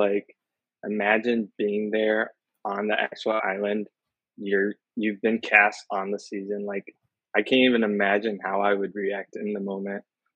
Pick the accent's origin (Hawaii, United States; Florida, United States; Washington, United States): Florida, United States; Tallahassee; I'm from Tallahassee, Florida. I go to FSU as a student right now studying psychology.